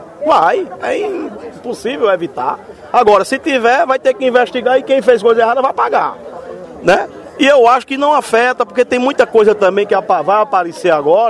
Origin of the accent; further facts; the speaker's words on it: Cajazeiras, Paraíba, Brazil; E no sertão também, que é a minha região, eu sou natural de Cajazeiras.